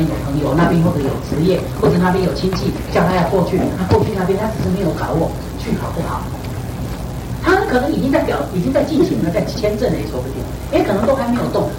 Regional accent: Taiwan; 我们台湾人正月份不能结婚，

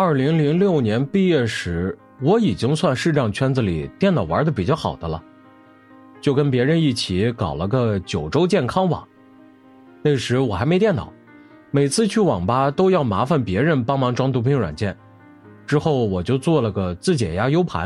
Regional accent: Shandong, China; now in Muping, China; 牟平离我老家也就几十公里，而且正好有个叔叔在这做生意，家里觉得有点关系就过来了。

